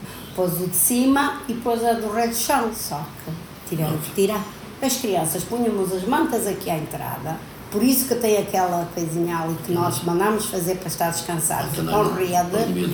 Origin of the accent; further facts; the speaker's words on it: Angola; now in Portugal; Então nós viemos de Angola em 75, pronto, começámos a trabalhar, morei 9 anos em Nogueira